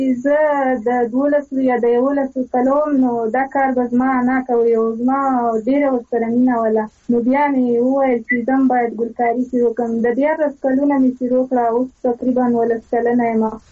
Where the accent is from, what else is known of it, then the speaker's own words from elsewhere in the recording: Ghazni, Afghanistan; نو زه ډېره ویاړم چې زه د غزنی ولایت یم.